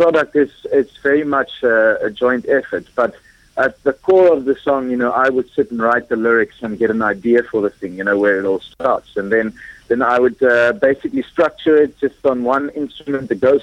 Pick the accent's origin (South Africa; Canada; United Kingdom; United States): South Africa; I mean, we are, in a sense, European, although we're South African.